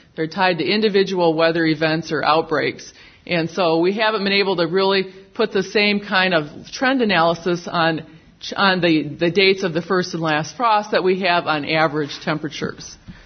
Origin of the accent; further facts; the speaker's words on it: Wisconsin, United States; accent: Wisconsin; now in Southeast US; I'm now in the Southeast, even though I sound like I'm from Wisconsin.